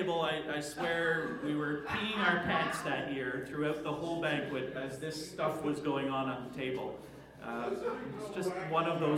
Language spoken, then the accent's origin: English; Quebec, Canada; So, being from Quebec, we figured, what the hell is Chicken Quebec? We have never heard of this, and we're from Quebec.